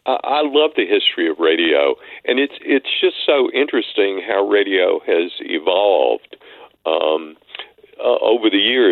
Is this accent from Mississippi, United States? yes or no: yes; Mississippi, United States; And let me just tell you, I grew up in the Mississippi Delta, about 80, 90 miles south of Memphis.